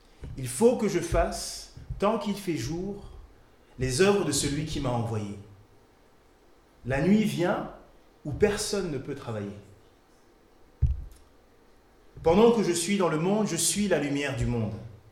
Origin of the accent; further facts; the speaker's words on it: Chad; now in Besançon, France; Je suis membre de l'église évangélique de la Bonne Nouvelle de Besançon. Je suis originaire aussi du Tchad, un pays d'Afrique centrale. Et ça va faire depuis 7 ans que je vis à Besançon.